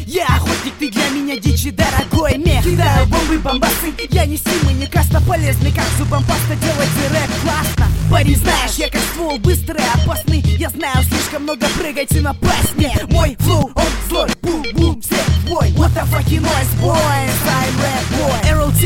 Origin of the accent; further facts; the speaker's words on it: Kazakhstan; Как ни странно, я из Казахстана. Салам алейкум всем, до следующего раунда.